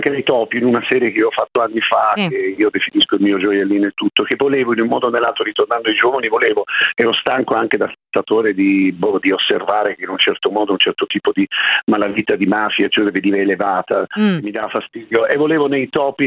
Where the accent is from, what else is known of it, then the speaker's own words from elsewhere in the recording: Lecco, Lombardy, Italy; born there; Io sono nato a Lecco, in Lombardia